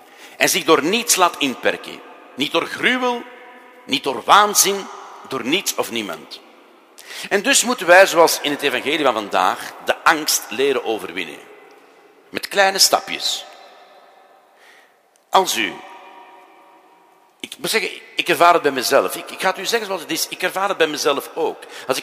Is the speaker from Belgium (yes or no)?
yes; Flanders, Belgium; ik moet u zeggen, ik ben ook Vlaming en ik ben fier op mijn eigen cultuur.